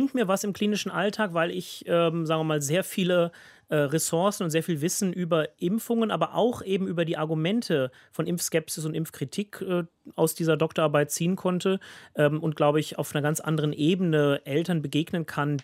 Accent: Germany; als Deutscher hat man genügend Bezugspunkte, um Interesse und auch Neugier auf das Land Israel zu haben.

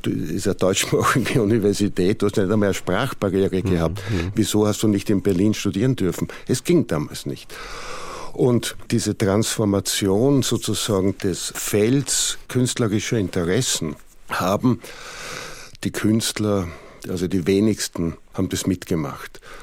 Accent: Austria; Als Österreicher fällt es mir vielleicht leichter, diese Aspekte der Geschichte in ihrem Fortwirken zu verstehen

